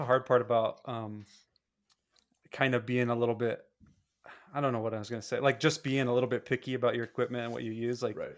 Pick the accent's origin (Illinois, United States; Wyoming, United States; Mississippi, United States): Wyoming, United States; Dubois; Growing up in Dubois, we actually played for Riverton because we didn't have a team.